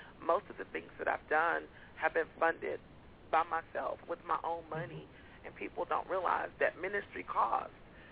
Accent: Fort Worth, Texas, United States; also born or lived in Las Vegas, United States; My family later moved to Texas and made Texas our home. I was born in, I was raised in Fort Worth

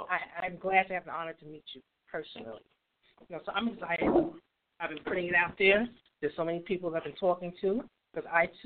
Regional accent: Brooklyn, New York, United States; I too am from Brooklyn, New York.

